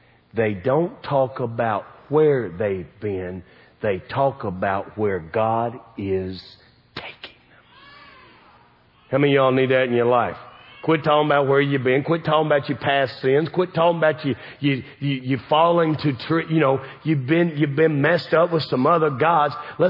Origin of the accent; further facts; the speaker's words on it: the South, United States; I'm from the South. I'm proud to be from the South. I will never be from anywhere else.